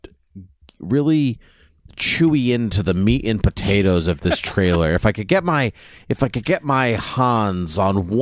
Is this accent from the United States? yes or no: yes; Boston, Massachusetts, United States; because we're from Boston, or at least I'm from Boston.